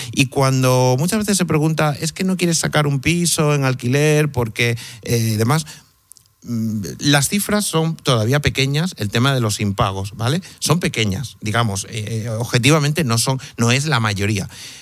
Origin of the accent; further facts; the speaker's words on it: Cáceres, Extremadura, Spain; o yo soy de Cáceres, y te vas a Cáceres